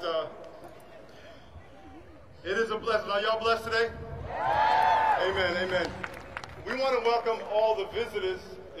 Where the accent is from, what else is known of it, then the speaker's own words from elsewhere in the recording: New York, United States; now in San Diego, United States; I'm the pastor of The Rock, and I came here from New York in 1982